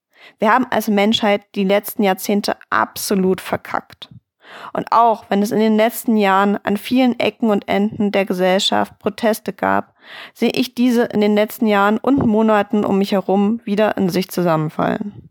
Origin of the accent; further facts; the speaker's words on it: Germany; born there; Ich bin in Deutschland geboren, nicht krank oder behindert.